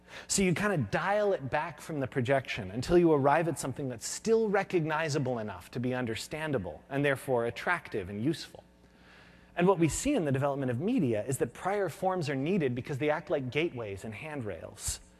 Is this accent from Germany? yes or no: no; California, United States; I grew up in Northern California